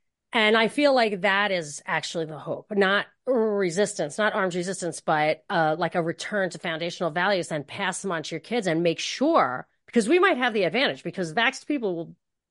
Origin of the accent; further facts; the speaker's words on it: New York, United States; also born or lived in Texas; I didn't know anyone who thought that way, because I was from New York, which is super Democrat. And but then this radio station was in Atlanta. I'd lived in Texas